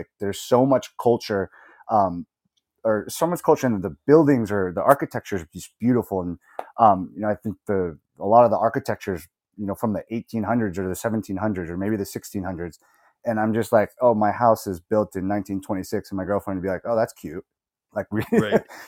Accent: United States; I've been following Werder for two or so years now, and there's still stuff to me as an American that just doesn't make any sense.

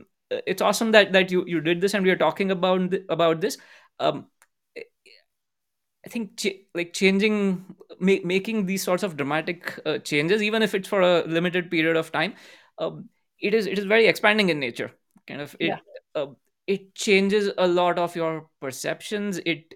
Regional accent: Maharashtra, India; first language Gujarati; English is a second language; Gujarati is my mother tongue, so I was born speaking it. Hindi is like one of the most widely prevalent languages in India, and so you pick up Hindi by default. And then I grew up in a province called Maharashtra.

